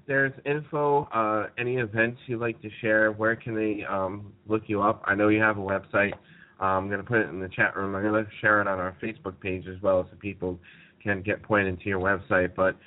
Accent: New York, United States; we're from New York, can we the place up?

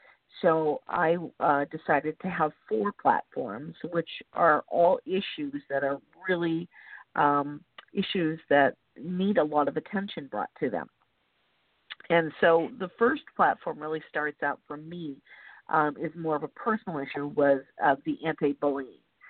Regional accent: Minnesota, United States; now in Southern California, United States; Originally from Minnesota.

